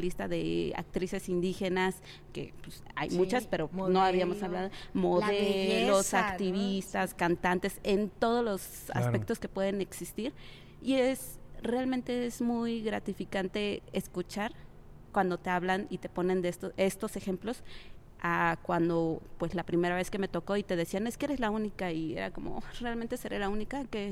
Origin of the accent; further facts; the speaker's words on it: Mexico; en mi país es donde sentí más fuerte este golpe, y curiosamente cuando yo iba al extranjero y me veían era como, ¿realmente eres mexicana?